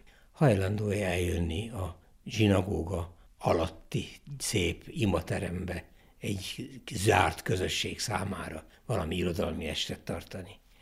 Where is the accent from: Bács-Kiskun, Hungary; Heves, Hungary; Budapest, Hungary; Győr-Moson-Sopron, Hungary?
Heves, Hungary; Eger; ahogy a római katolikus egerben, ahol felnőttem, megszoktuk, hogy dicsértessék a Jézus Krisztus.